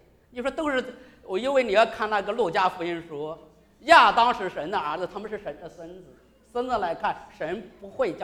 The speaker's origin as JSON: {"language": "Chinese", "country": "China", "said": "我们中国人很多就孝心，养儿防老。"}